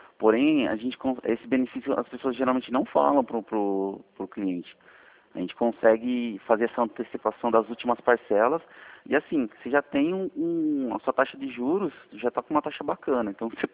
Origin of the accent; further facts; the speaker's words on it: São Paulo, Brazil; sou daqui da região de São Paulo.